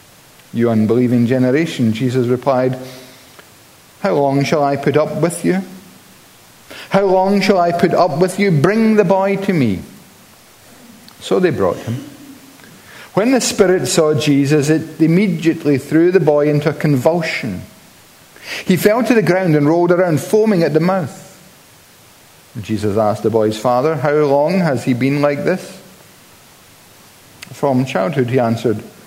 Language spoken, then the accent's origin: English; Scotland, United Kingdom; I was raised very near the Kulin Hills in the island of Skye, and they are a majestic mountain range. In fact, arguably one of the finest in the world. And it really was a privilege being brought up in such an atmosphere.